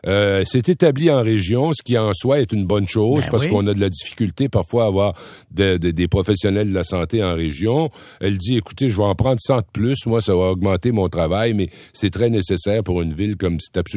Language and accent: French; Rimouski, Quebec, Canada; dans le Bas-Saint-Laurent, près de ma ville natale de Rimouski.